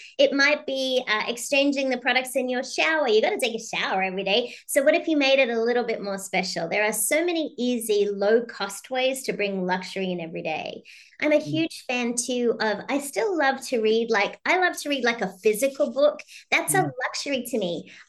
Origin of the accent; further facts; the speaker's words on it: Australia; I'm Australian, for goodness sake.